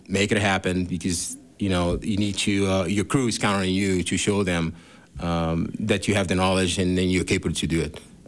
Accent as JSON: {"language": "English", "country": "Brazil", "tie": "born or raised there", "said": "when I grew up in Brazil in certain places, where I'm from, we got the second biggest Japanese culture in Brazil, and then I kind of grew up around"}